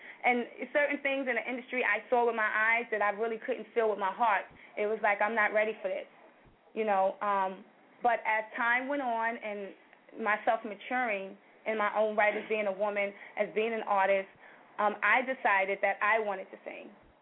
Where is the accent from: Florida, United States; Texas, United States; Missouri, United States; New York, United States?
New York, United States; New York City; living in Harlem, which is where I come from East River to 132nd and Madison, Lincoln, you know, now I'm up here in the Polo Grounds.